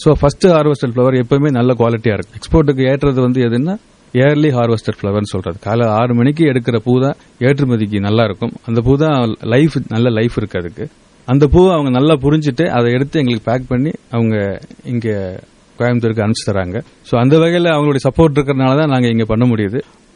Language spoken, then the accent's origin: Tamil; Dindigul, Tamil Nadu, India; now in Coimbatore, India; என்னுடைய சொந்த ஊர் திண்டுக்கல்.